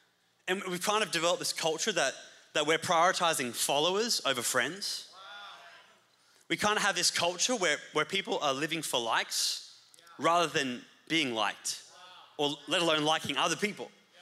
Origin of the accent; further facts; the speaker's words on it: Australia; I come from Australia, where you gotta save, you gotta budget, you gotta work overtime.